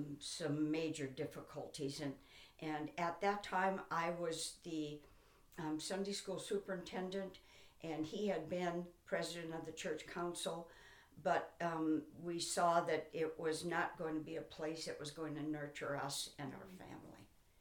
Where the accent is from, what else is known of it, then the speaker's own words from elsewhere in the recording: St. Paul, Minnesota, United States; also born or lived in Lake City; I was born in Lake City, Minnesota. I was raised in St. Paul, Minnesota.